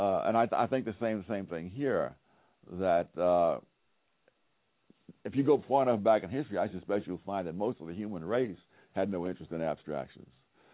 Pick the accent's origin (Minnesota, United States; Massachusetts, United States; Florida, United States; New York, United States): New York, United States; New York City; But it so happens I grew up in Harlem in the 1940s and 1950s